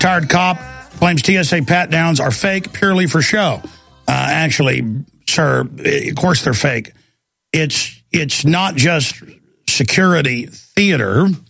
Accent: Dallas, Texas, United States; Me, I mean, I grew up in Dallas, Texas. I'm 38 years old.

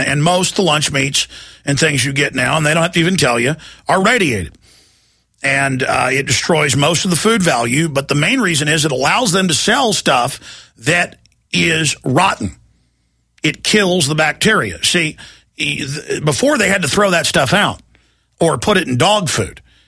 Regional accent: Rockwall, Texas, United States; born or raised there

